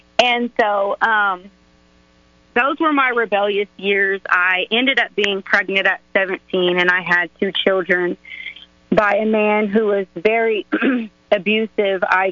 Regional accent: Shawnee, Oklahoma, United States; But my husband had gotten into some trouble in Waco, Texas. And we're from Shawnee, Oklahoma. I don't know if I said that.

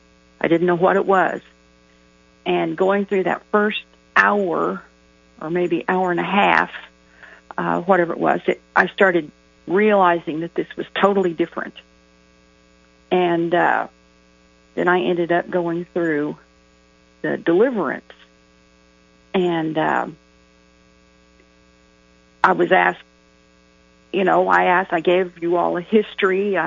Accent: Carlsbad, New Mexico, United States; born there; Well, I was born in July of 1951 in Carlsbad, New Mexico.

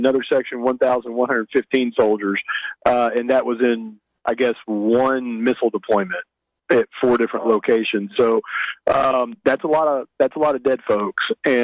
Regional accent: Georgia, United States; I know at the Walmart where I grew up at in Georgia, the little town that I grew up in, we had a textile mill, a cotton mill

